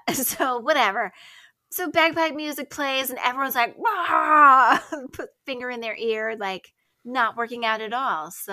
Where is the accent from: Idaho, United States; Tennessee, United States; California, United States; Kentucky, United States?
Idaho, United States; I grew up in Idaho, and for some fucking reason, there's like a lot of Scottish people. I don't know why.